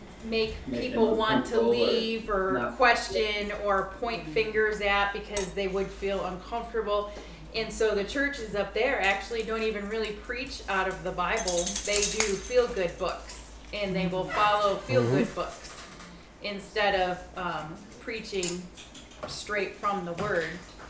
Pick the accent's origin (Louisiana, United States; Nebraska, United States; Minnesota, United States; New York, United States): New York, United States; So up north, because I grew up in New York, they use that word all the time.